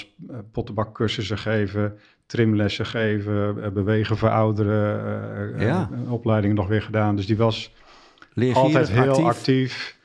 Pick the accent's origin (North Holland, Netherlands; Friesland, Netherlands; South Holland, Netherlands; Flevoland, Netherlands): Friesland, Netherlands; Heerenveen; also born or lived in Dokkum; Ik ben in Dokkum geboren. Toen zijn we verhuisd naar Heerenveen. En daar heb ik mijn jeugd doorgebracht. Lagere school, middelbare school, tot mijn 18e.